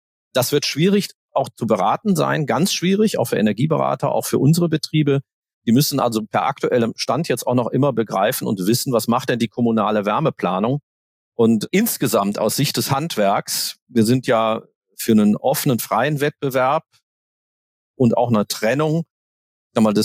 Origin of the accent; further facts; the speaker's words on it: Aachen, North Rhine-Westphalia, Germany; Ich komme ursprünglich aus Aachen.